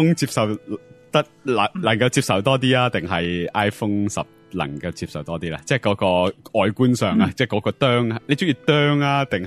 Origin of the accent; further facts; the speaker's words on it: China; 我哋系中国人，